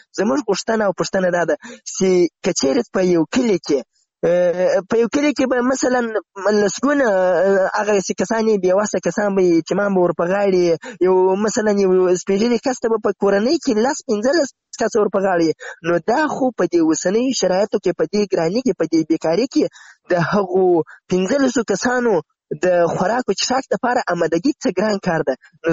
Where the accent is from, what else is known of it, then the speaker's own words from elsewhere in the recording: Zabul, Afghanistan; now in Ghazni, Afghanistan; یعنی زه له زابل نه راغلی یم دلته غزنی کې په یو کار مصروف یم